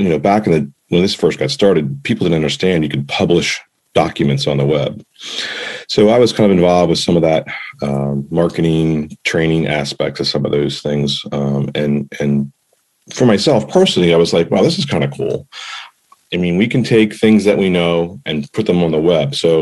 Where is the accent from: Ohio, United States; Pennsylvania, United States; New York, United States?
Pennsylvania, United States; moved away as an adult; now in Maryland, United States; I don't keep it a secret that I live in Maryland now. I mean, I grew up in Pennsylvania and have a long history of starting off in Pennsylvania.